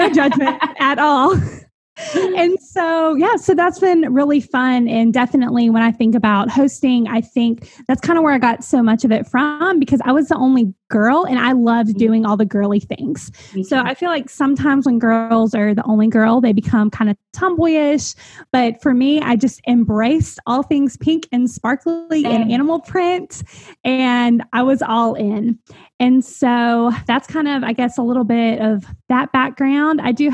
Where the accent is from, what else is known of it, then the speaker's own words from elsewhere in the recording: Alexandria, Louisiana, United States; Well, I tore, like you said, I grew up in Alexandria, Louisiana, went to LSU.